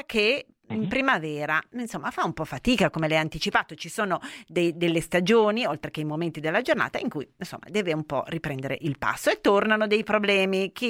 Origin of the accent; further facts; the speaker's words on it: Turin, Piedmont, Italy; noi che tutte e due siamo di Torino, no?